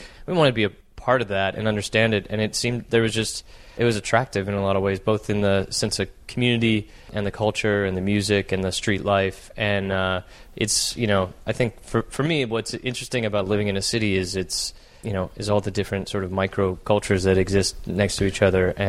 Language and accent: English; Chicago, Illinois, United States; also born or lived in Portland, Oregon / Chapel Hill, North Carolina; I grew up across the U.S. So I was mm-hmm. born on the West Coast mm-hmm. in Portland, Oregon. Grew up in Chicago, and then did high school in Chapel Hill, North Carolina.